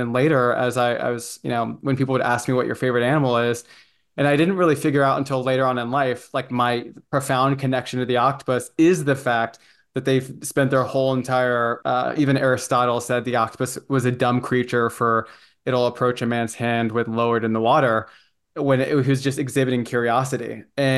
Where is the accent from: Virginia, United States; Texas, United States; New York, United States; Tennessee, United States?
Texas, United States; San Antonio; growing up in San Antonio, Texas, and then coming out after being afraid to tell anybody about what I was feeling